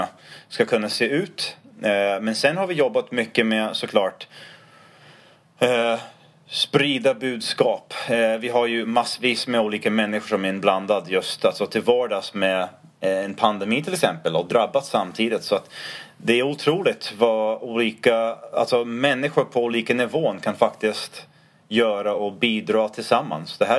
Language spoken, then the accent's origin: Swedish; United States; Swedish is a second language; moved away as an adult; now in Sweden; jag kommer från andra sidan vattnet. Stora Atlanten kan man säga. Jag växte upp, jag har mina rötter. Både barndom, tonåren och så några universitetsstudieår i Amerika.